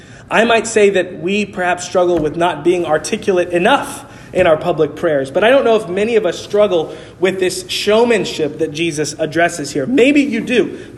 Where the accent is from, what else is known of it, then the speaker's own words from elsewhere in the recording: New York City, New York, United States; I grew up in New York City around 11 and 12 year old boys who would kind of walk the streets of New York City